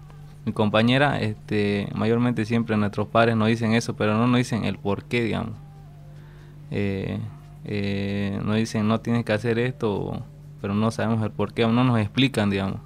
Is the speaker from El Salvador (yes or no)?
no; Huacareta, Chuquisaca, Bolivia; A toda mi gente, a mi pueblo, digamos, ¿no? Que es por la provincia de Hernando Siles, localidad Guacareta, ¿no? San Pablo de Guacareta, en la comunidad Labra.